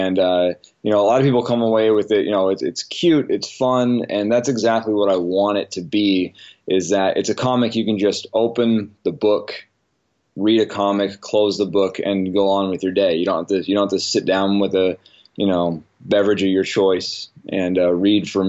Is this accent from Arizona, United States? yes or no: no; Newport, Oregon, United States; now in Portland, United States; I grew up in Newport, Oregon, and I moved to Portland about 20 years ago